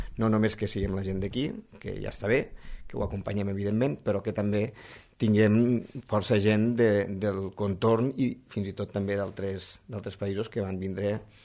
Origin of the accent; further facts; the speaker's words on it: Falset, Catalonia, Spain; quan deies, soc de Falset, bon vi a Falset, no?